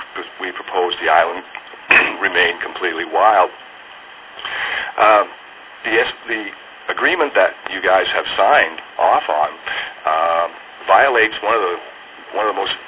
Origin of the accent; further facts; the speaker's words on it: Belfast, Maine, United States; I'm a native of Belfast. I was born in Belfast. My roots in the area are in Stockton and Searsport, and they go back to the Revolutionary War. I live on property that's been in my family for centuries. I've lived in Maine all my life.